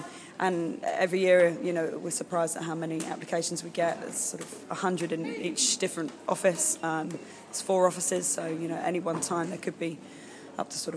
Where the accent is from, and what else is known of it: London, United Kingdom